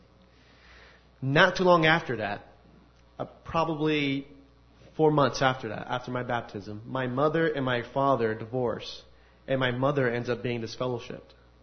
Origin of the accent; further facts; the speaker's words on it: United States; I was born into a Hispanic family from Puerto Rico. I was raised here in the United States, however.